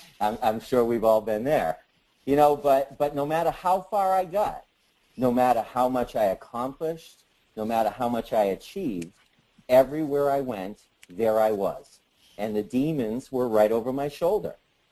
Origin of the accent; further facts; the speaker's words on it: Simsbury, Connecticut, United States; Hi, everyone. … I'm from Simsbury, Connecticut.